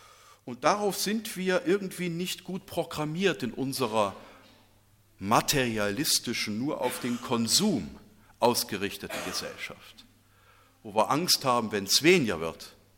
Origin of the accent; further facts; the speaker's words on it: Thuringia, Germany; weil ich schon als kleines Kind, ich komme aus dem Westen Thüringens, hatte ich guten Empfang.